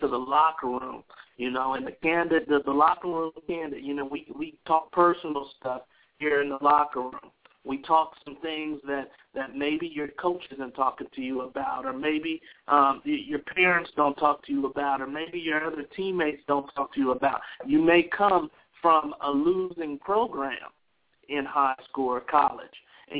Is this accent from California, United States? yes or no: yes; San Francisco, California, United States; That was something that I did growing up in San Francisco, California